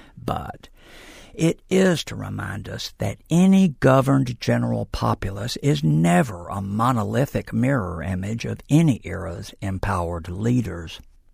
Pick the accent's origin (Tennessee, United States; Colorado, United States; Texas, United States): Texas, United States; Dallas; Alabama schools were effectively more fully integrated than in my hometown, Dallas.